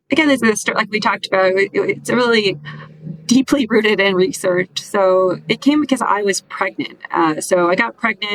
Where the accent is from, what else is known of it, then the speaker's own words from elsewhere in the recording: Midwest, United States; And I was raised in the Midwest, where I was taught that kids are really resilient